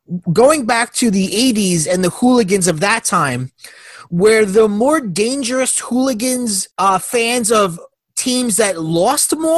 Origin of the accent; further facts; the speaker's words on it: United States; accent: American; And they heard my American accent and must have thought that I was bothering her.